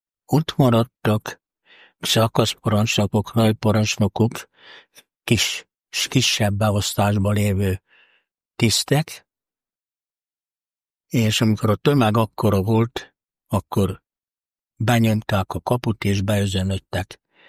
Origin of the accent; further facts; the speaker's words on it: Zalaegerszeg, Zala, Hungary; Ugye én, mint zalaegerszegi fiú, a szüleim itt voltak Zalaegerszegen